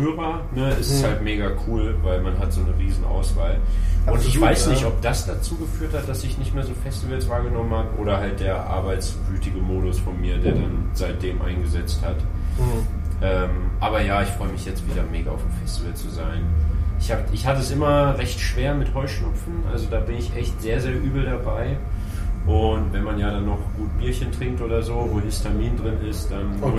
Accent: Germany; Ich war immer bei, ne, kommen wir aus dem Vorharz, haben wir vorhin drüber geredet.

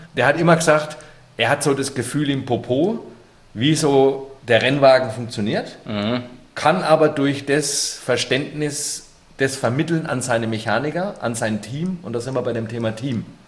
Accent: Bavaria, Germany; now in Nuremberg, Germany; ich komme nicht aus der Region Nürnberg, obwohl ich jetzt hier lebe. Ich komme aus Unterfranken

